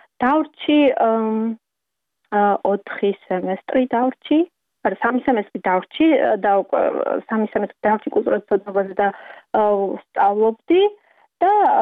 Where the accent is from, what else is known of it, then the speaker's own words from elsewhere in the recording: Khoni, Imereti, Georgia; moved away as an adult; also born or lived in Tbilisi; მე უკვე სკოლა დავამთავრე, ხონის რაიონში დავამთავრე სკოლა, შემდეგ წავედი თბილისში სასწავლებლად გერმანისტიკაზე